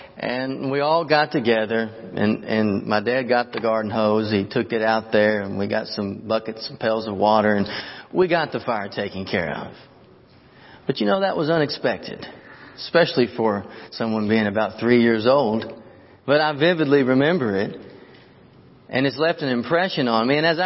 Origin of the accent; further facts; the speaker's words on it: Glasgow, Kentucky, United States; I'm originally from Kentucky. I was raised in Glasgow, Kentucky. And before we lived there, though, we lived just right outside of Glasgow in a place called Goodnight.